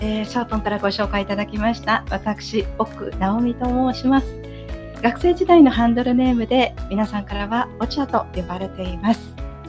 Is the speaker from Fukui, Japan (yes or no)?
yes; Fukui, Japan; 現在会社員をしながら地元福井県で